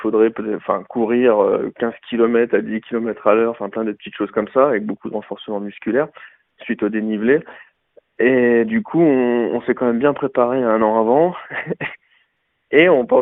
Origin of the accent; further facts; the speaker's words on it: Bourgogne-Franche-Comté, France; sachant qu'on est de Saône-et-Loire